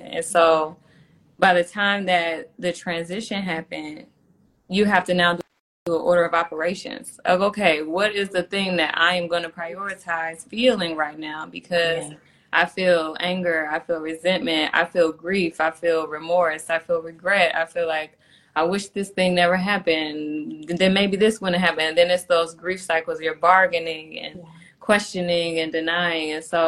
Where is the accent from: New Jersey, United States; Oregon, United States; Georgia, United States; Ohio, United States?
Ohio, United States; Cleveland; It was at the Movement for Black Lives convening in Cleveland, which was, we were in my hometown